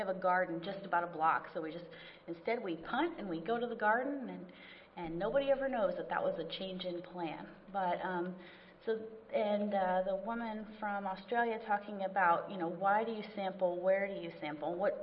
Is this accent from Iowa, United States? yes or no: yes; Iowa, United States; So I'm from Western Iowa, so we'd drive the 75 miles and go have a blast and go to Iowa State.